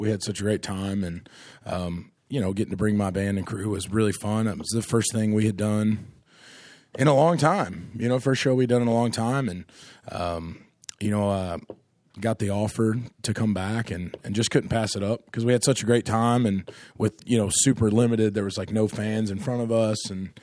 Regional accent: Asheville, North Carolina, United States; also born or lived in Charlotte / Huntersville; I was born in Charlotte, lived in Huntersville, North Carolina, until I was 8, moved to Asheville. So I just grew up around it

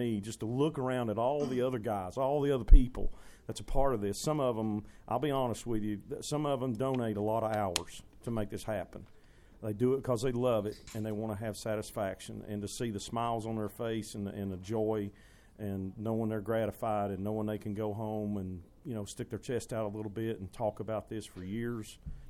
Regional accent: Abingdon, Virginia, United States; And when I moved back to the Abington, Bristol area, which is my hometown, I went back

